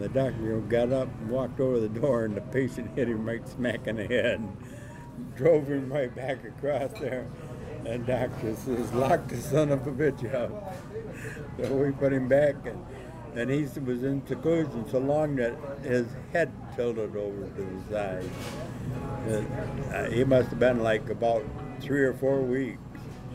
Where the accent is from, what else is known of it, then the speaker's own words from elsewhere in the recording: Cadillac, Michigan, United States; I'm from Cadillac, and when I went there one day, I run into her on the street, and she was living in assisted living down there in Cadillac.